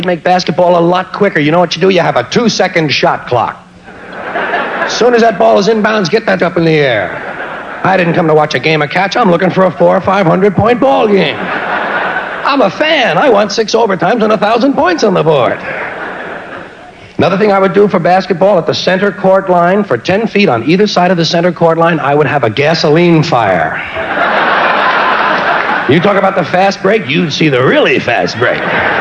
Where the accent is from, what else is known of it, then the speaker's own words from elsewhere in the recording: United States; I'm an American. Give me a little violence and I'm a happy guy.